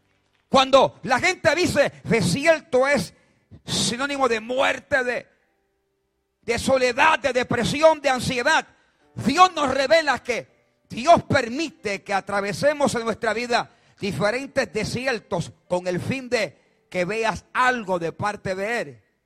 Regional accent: Puerto Rico; Es lo que yo veo en mi país, en Puerto Rico.

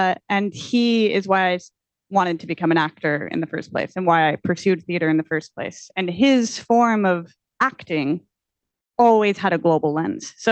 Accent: Utah, United States; and I was born and raised in Utah. So I had nothing but a very specific Mormon isolated point of view around me.

